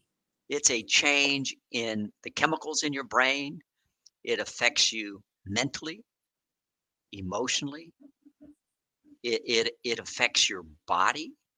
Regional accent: Denver, Colorado, United States; born there; I'm the third of eight children, born of Hispanic parents of very meager means. I was born in Denver, Colorado

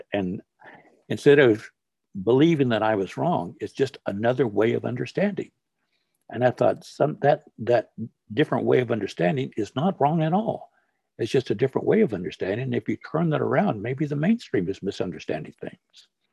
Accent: Oklahoma, United States; I was born in Oklahoma and raised in Oklahoma, thought I would never leave Oklahoma. So in growing up in the Muskogee and Seminole tradition, my hometown, Artelova, is Gar Creek.

